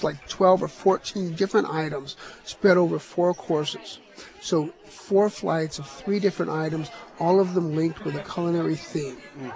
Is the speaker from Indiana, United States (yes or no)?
no; California, United States; I'm from California. I've been cooking in California and Colorado and New Mexico